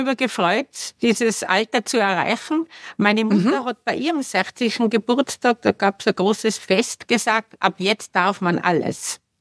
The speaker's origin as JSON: {"language": "German", "region": "Tyrol", "country": "Austria", "tie": "born or raised there", "said": "Also wir sind im Bauernhaus ja aufgewachsen mit der Käserei und dann haben ganz klassischerweise, wie es in Tirol ja vielfach ist, da gab es dann eine Frühstückspension"}